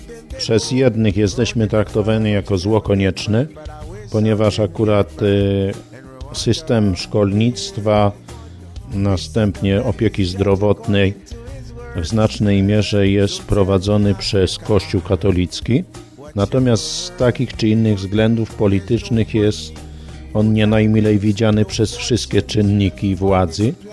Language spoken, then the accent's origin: Polish; Ostrzeszów, Greater Poland Voivodeship, Poland; born there; Natomiast jeżeli chodzi tutaj konkretnie o Ostrzeszów, no to jest konkretnie miejsce, miasteczko, w którym się urodziłem, a pochodzę niedaleko stąd. Jest mój dom rodzinny